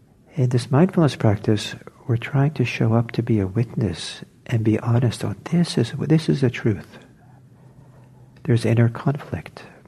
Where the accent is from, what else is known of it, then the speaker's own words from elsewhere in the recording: Los Angeles, California, United States; When I was growing up in Los Angeles, we get the Los Angeles Times